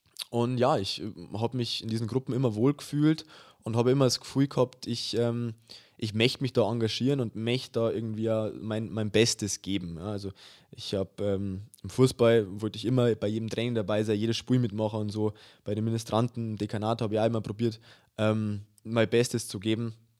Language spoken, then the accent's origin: German; Germany; now in Hannover, Germany; grüß euch. Ich bin 23, ich komme ursprünglich aus Hörnkirchen Zegersbrunn, lebe aktuell in Hannover zum Studium.